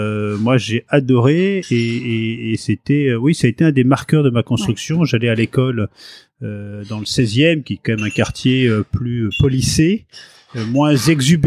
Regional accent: Paris, Île-de-France, France; also born or lived in Fécamp; Moi, je suis né à Paris, je suis un pur parisien. J'ai grandi dans un coin qui était la porte de Clichy à Paris, donc dans le 17e, entre la porte de Clichy et la porte Pouchet.

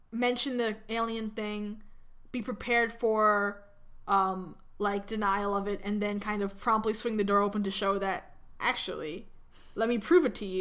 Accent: New York, United States; It's weird, too, because I am a New Yorker

